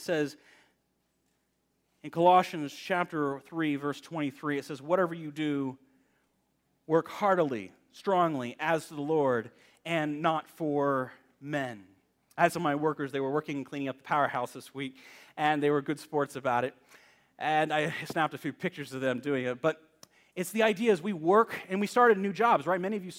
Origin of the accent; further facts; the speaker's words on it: Texas, United States; also born or lived in Southern California; I worked as a wrangler down in Texas. I grew up in Texas. I worked as a wrangler in several ranches in Texas and also worked with horses in the mountains of Southern California.